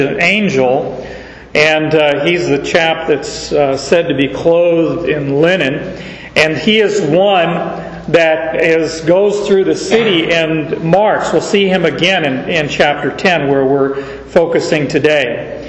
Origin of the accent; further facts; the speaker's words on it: Arizona, United States; born there; Me, I was born in Arizona. Didn't have anything to do with them.